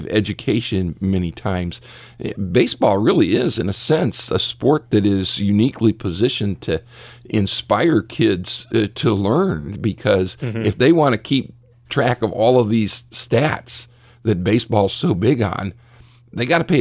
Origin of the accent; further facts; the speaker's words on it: Richfield, United States; I grew up in Richfield. My disclaimer: I grew up in a semi-rural setting on a farm